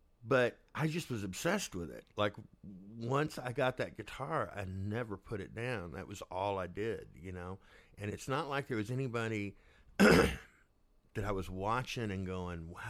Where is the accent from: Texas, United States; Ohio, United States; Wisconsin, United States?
Texas, United States; Camado; I mean, it's the end of the earth. You know, I mean, you drive 157 miles southwest out of San Antonio until you run out of United States.